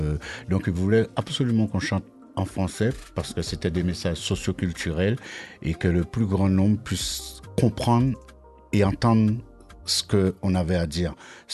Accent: Guadeloupe, France; c'est quelqu'un chez nous en Guadeloupe.

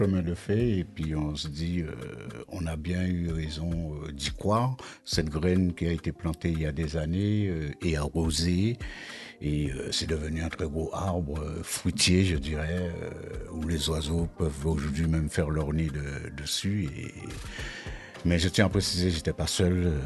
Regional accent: Guadeloupe, France; c'est quelqu'un chez nous en Guadeloupe.

